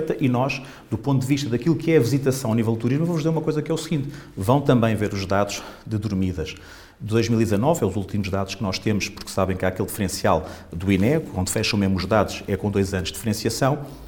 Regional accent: Santarém, Portugal; somos de Santarém

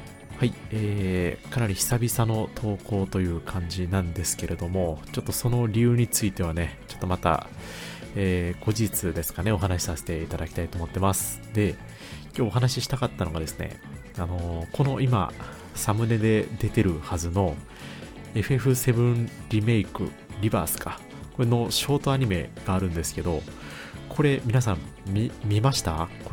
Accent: Kansai, Japan; 実は僕関西生まれの関西育ちなんで

